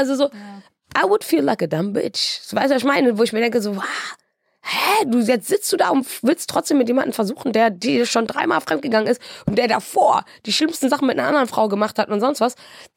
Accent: Wuppertal, North Rhine-Westphalia, Germany; Es ist sogar jemand aus meiner Heimatstadt, aus Wuppertal.

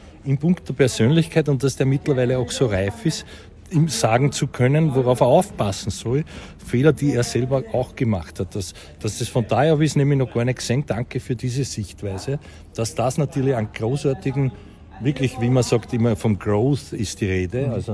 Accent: Sweden; Ja, also ich als Schwede, ich tue mich schwer

